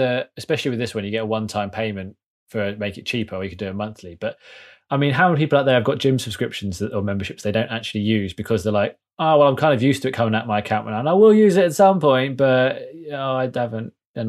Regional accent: United Kingdom; that's only because I'm British.

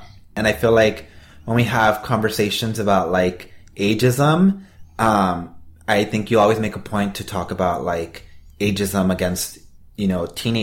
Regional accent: Los Angeles, California, United States; Like, I'm also from Southeast LA, right?

